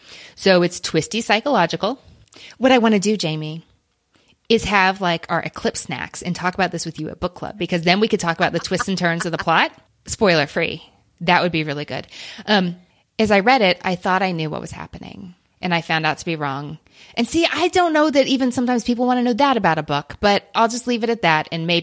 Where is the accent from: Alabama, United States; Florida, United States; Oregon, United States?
Alabama, United States; from Alabama.